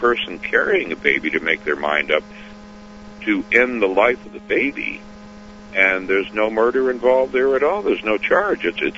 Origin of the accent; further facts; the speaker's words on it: Groton, United States; But I'm from Groton.